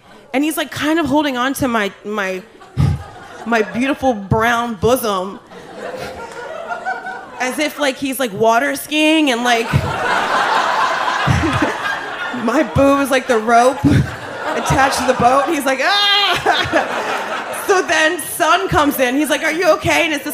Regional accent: New Jersey, United States; I'm from Jersey.

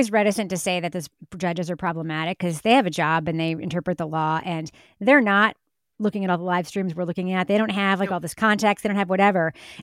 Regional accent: New York, United States; I'm from Long Island originally, but I know a lot about the pronunciation.

